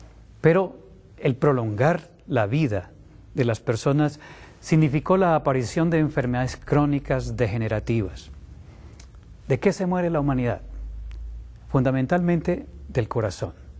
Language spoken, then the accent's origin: Spanish; Colombia; médico internista, vengo de la República de Colombia.